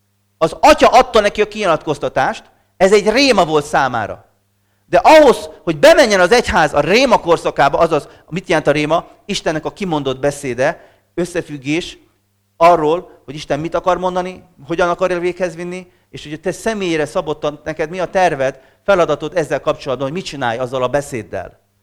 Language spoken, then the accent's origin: Hungarian; Hungary; akkor mi nem gondoljuk azt hozzá, hogy nagyon boldog, mert mi magyarok vagyunk.